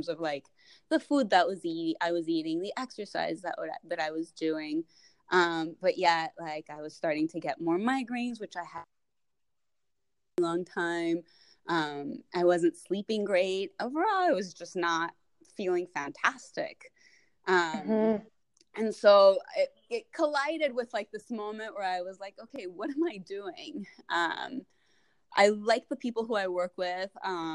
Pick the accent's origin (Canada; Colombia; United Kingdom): Colombia; I'm originally from Colombia